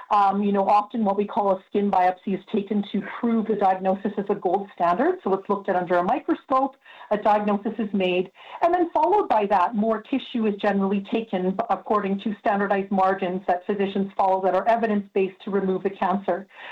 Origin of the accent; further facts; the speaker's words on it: Canada; and I'm Canadian, okay, we use many different terms.